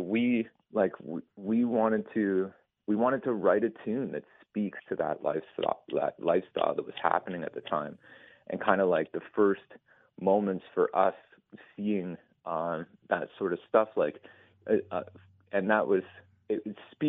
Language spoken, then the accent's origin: English; Oshawa, Ontario, Canada; I grew up in Oshawa